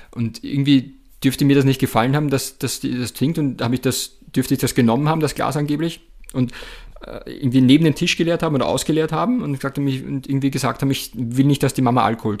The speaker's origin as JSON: {"language": "German", "town": "Mattersburg", "region": "Burgenland", "country": "Austria", "tie": "born or raised there", "said": "also einem Lokal bei uns in Mattersburg damals."}